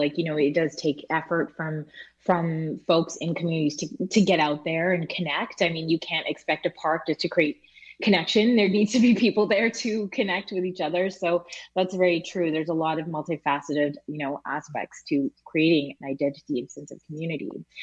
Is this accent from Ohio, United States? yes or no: no; Edmonds, Washington, United States; I always revert to Edmonds because I grew up in Edmonds.